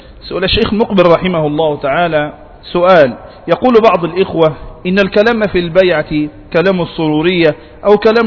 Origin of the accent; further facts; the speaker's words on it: Yemen; خصوصا عندنا في اليمن